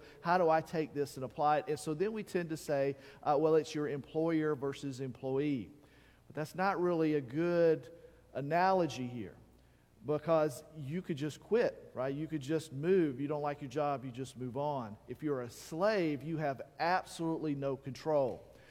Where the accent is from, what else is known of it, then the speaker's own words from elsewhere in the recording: United States; Now, as an American, that passage rubs us the wrong way, right?